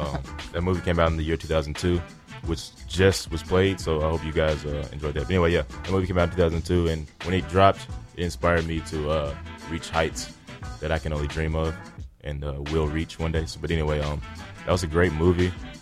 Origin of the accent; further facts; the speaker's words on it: Nashville, Tennessee, United States; So yeah, I am from Nashville. I recently turned 20 years old